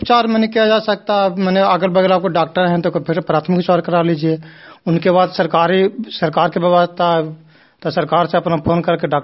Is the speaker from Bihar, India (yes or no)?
yes; Kurari, Bihar, India; ग्राम post Kurari, panchayat खाजुरा, प्रखंड नगरनौसा, जिला नालंदा का निवासी हूँ।